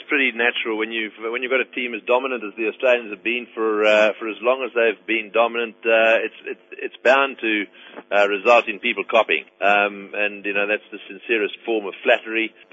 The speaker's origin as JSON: {"language": "English", "country": "South Africa", "said": "You know, coming from South Africa, we had no one."}